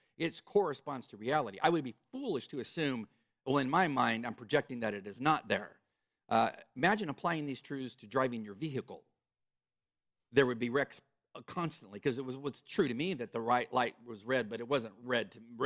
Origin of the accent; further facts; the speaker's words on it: California, United States; I'm sorry for mentioning them, but I am from California.